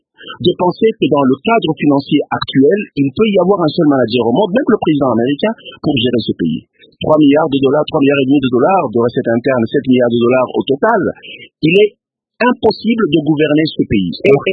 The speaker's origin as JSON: {"language": "French", "country": "DR Congo", "said": "Il y a une question fondamentale que nous devons nous poser nous-mêmes en tant que Congolais."}